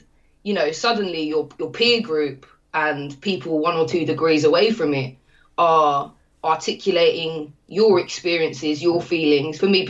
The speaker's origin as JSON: {"language": "English", "region": "London", "country": "United Kingdom", "tie": "born or raised there", "said": "I grew up in East London as grime was being invented."}